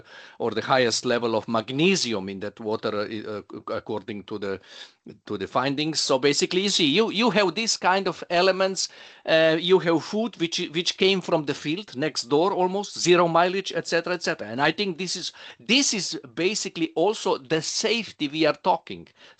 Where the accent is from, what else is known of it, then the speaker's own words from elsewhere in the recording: Slovenia; And when speaking about Slovenia, I'm coming from Slovenia, basically all our spas are in deep rural area.